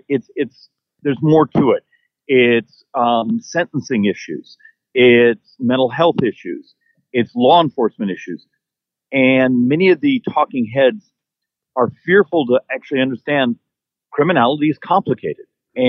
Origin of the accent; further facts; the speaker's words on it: Arizona, United States; I grew up here in Arizona, you know, a family. It was just sort of very much in the outdoors.